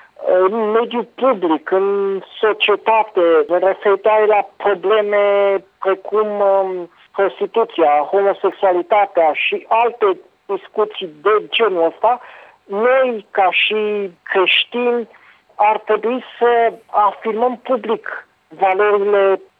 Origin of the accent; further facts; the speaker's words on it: Romania; eu, ca și român, ca și creștin